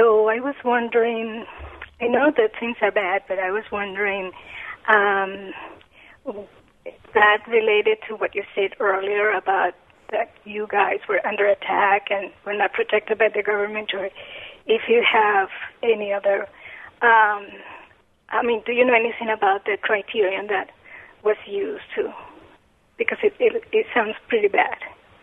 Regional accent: Colombia; I am from Colombia, and I was there last year.

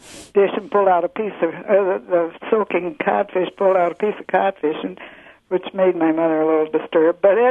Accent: Lansing, Michigan, United States; I grew up in Lansing, Michigan, and, you know, it wasn't very near the East Coast

